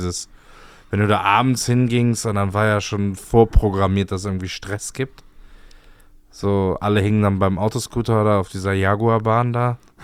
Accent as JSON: {"language": "German", "town": "Cologne", "region": "North Rhine-Westphalia", "country": "Germany", "said": "als Kölner?"}